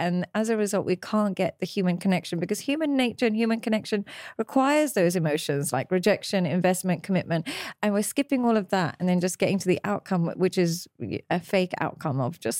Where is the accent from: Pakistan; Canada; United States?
Pakistan; I'm Pakistani. I'm from a different culture and so on and so forth.